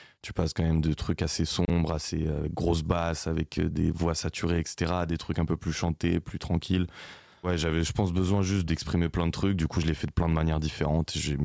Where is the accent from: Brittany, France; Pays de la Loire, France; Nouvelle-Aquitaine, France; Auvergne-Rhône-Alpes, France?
Nouvelle-Aquitaine, France; Bordeaux; je suis bordelais, j'ai l'habitude de mon public à Bordeaux